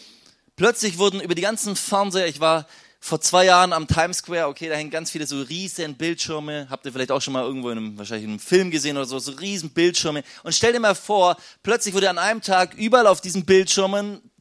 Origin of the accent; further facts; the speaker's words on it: Germany; So ist ja mal interessant, mal von außen auf uns zu schauen, auf uns als Deutsche. Da redet man von der German Angst.